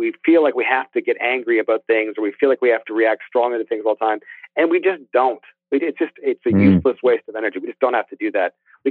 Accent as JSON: {"language": "English", "country": "Canada", "said": "I mean, but I'm a Canadian egomaniac, so I'll apologize for it."}